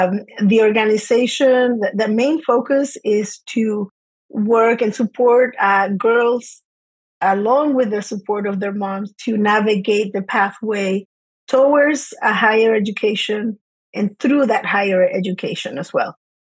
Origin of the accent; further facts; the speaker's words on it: Cuba; also born or lived in Latin America; now in United States; I'm originally from Cuba, and Cuban mom, Chilean dad, and grew up throughout Latin America and ended up in the U.S. at 14. We moved here as immigrants